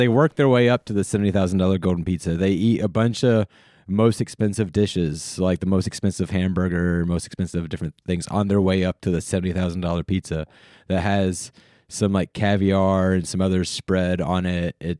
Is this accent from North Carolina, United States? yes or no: yes; North Carolina, United States; He is from close to where I grew up in North Carolina.